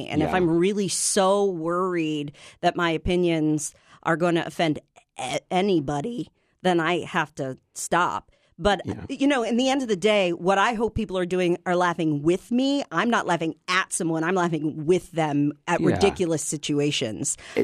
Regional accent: New York City, New York, United States; now in Maine, United States; When I moved to Maine, and this is real, I moved here from New York City.

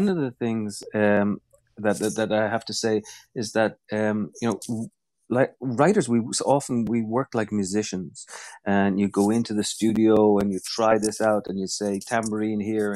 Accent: Ireland; I come from Ireland. I was, I've studied the Northern Irish peace process in and out. I grew up with them, with bombs going off in my mother's hometowns.

